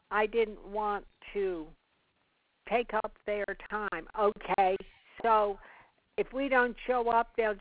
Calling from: Prattville, Alabama, United States; I'm calling from Prattville, Alabama.

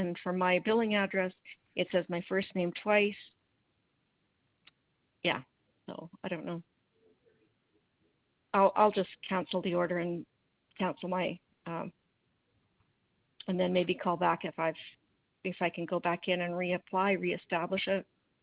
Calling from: Vancouver, British Columbia, Canada; I'm calling from Vancouver, Canada.

